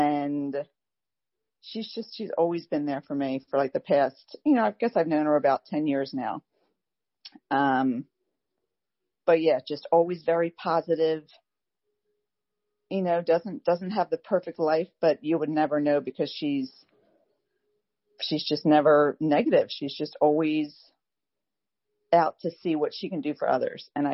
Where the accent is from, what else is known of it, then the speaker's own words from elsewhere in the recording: Pennsylvania, United States; Okay. I'm from Pennsylvania.